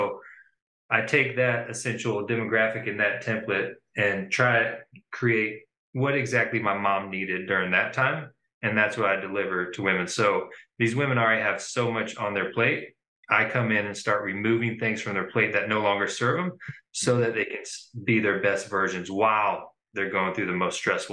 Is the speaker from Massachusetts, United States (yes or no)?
no; Fort Myers, Florida, United States; Yeah, born and raised in Fort Myers.